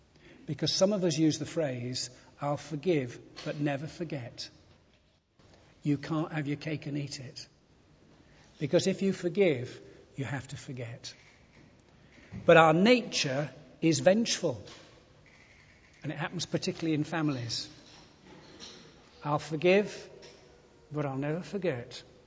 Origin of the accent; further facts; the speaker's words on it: Ilkley, Yorkshire and the Humber, United Kingdom; I was brought up on Ilkley Moor. And the football team near us that we followed was Leeds United.